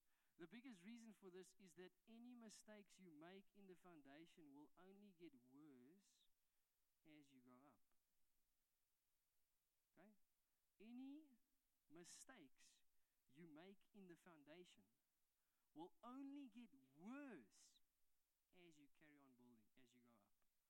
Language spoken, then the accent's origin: Afrikaans; Eastern Cape, South Africa; now in Stellenbosch, South Africa; Ek het in die Ooskaap groot geword, wat 'n baie klein plekje is.